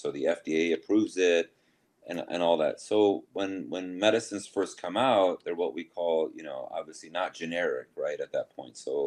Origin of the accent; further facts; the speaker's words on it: Minnesota, United States; moved away as an adult; I'm an interventional cardiologist. I'm actually from Minnesota. Moved here back in 2011